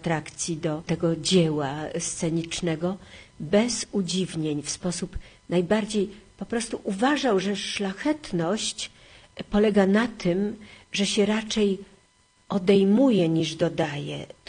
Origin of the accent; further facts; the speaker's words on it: Warsaw, Masovian Voivodeship, Poland; ja jestem warszawianką